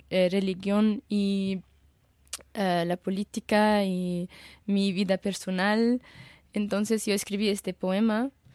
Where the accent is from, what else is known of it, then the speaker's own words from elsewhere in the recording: Dubai, United Arab Emirates; Spanish is a second language; Nací en Dubái y estudié en Dubái.